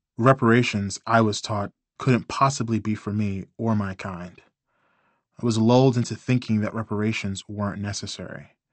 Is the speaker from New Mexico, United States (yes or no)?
no; Tulsa, Oklahoma, United States; In my hometown of Tulsa, the massacre of Black Wall Street has been remembered.